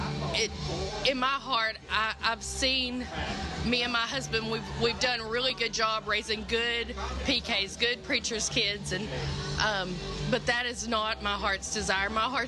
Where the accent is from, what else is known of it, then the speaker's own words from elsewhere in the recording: Texas, United States; now in Kansas City, United States; I live in Kansas City, but I'm from Texas.